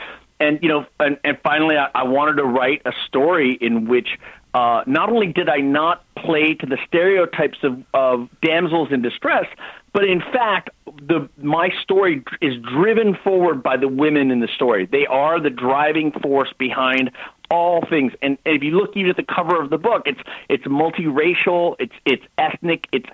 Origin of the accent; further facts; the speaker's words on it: Bangkok, Thailand; moved away; I you know, I'm Indian by background, but I grew up in Bangkok. Then we moved to Wisconsin, Madison.